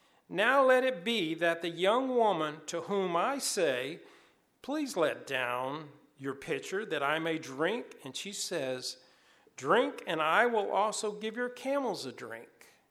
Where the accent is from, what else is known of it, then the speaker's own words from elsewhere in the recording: Tennessee, United States; I've tasted it as a kid growing up in Tennessee.